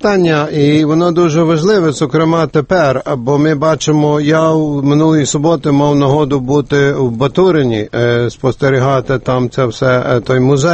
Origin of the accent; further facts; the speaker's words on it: Washington, District of Columbia, United States; Ну, я з Вашингтону, так що я дуже обізнаний з цим місцем